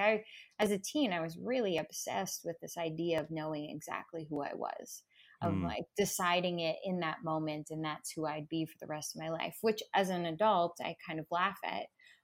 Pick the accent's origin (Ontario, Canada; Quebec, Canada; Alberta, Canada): Ontario, Canada; Toronto; now in Los Angeles, United States; And I've been living in LA for the past 3.5 years. So it feels good to kind of come full circle and be in Toronto for the festival.